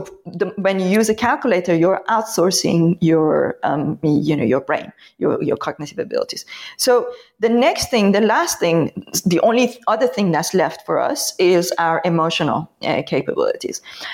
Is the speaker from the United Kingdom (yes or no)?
no; Iran; Don't forget, I come from Iran, right? Dictatorship. No, I'm joking.